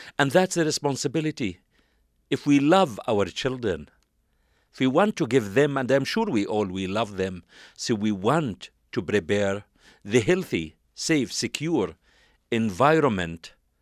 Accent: Jabalia, Gaza Strip, Palestine; I am Palestinian from the Jabalia refugee camp.

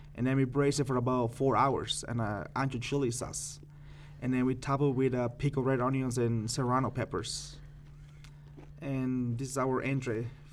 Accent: Yucatán, Mexico; These flavors came from South Mexico. Mostly it's where I'm from. I'm from the Yucatan Peninsula, and I have a lot of Mexico's here influence too.

